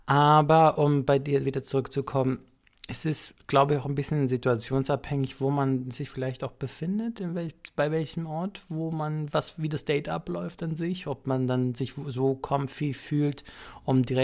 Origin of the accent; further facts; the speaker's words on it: Samos, North Aegean, Greece; German is a second language; now in Berlin, Germany; Mein erstes Konzert war auf Samos, von der Insel, wo ich herkomme. Und dort habe ich dann